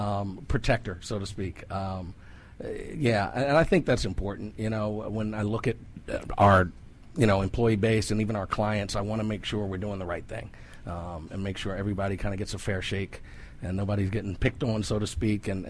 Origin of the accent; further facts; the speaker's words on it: Silver Spring, Maryland, United States; also born or lived in Washington, D.C.; Born in D.C., raised in Silver Spring, Maryland.